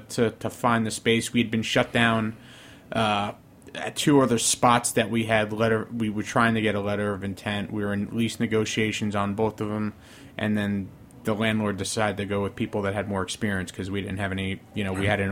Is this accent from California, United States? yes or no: no; Long Island, New York, United States; So growing up in Long Island, when I used to get bad grades, my parents used to say, you can't go out and hang out with your friend.